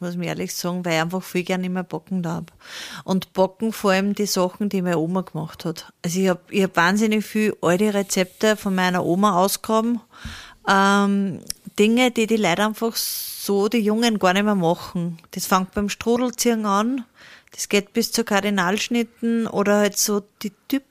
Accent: Upper Austria, Austria; Ich komme zwar aus dem Mühlviertel

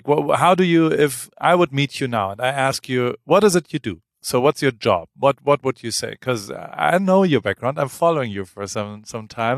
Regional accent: Germany; I like Dutch people a lot as a German. That's not like I spend a lot of time there in my youth growing up at the IJsselmeer.

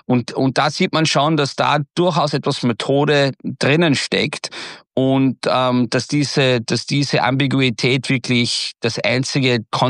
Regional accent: Des Moines, Iowa, United States; German is a second language; now in Germany; als ich aufgewachsen bin in Des Moines, Iowa, Des Moines ist die Hauptstadt Iowas im mittleren Westen

